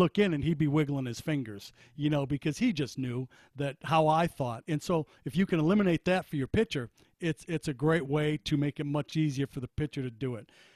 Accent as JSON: {"language": "English", "town": "Detroit", "region": "Michigan", "country": "United States", "tie": "born or raised there", "said": "And I grew up in the Detroit area"}